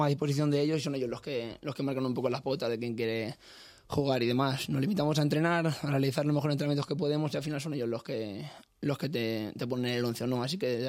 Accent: San Pablo de los Montes, Castilla-La Mancha, Spain; San Pablo de los Montes, un pueblo pequeñito, justo al sur de la provincia de Toledo, en el límite con Ciudad Real, un pueblo pequeñito, ahí de montaña.

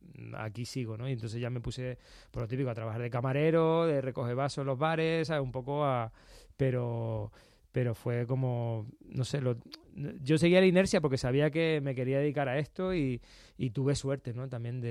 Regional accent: Lanzarote, Canary Islands, Spain; moved away as an adult; now in Madrid, Spain; me sacas de mi pueblo, de Lanzarote, me plantas en Madrid con 18 años

